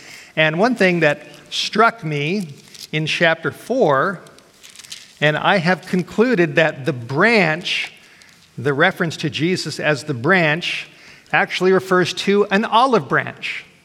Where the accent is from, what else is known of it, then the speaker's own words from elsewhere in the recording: Los Angeles, California, United States; moved away as an adult; now in Idaho, United States; I grew up in Los Angeles, where things are very different from North Idaho. I've been in Idaho with my family now for about 14 years